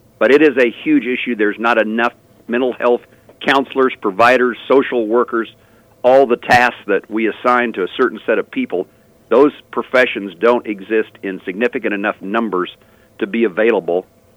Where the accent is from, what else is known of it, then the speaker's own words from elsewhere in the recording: Plainville, Kansas, United States; I think of my hometown of Plainville.